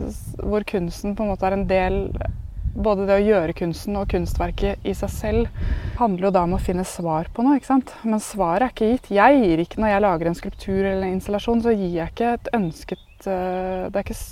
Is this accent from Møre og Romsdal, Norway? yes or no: no; Askim, Østfold, Norway; fordi de har skjønt at jeg født og oppvokst i Askim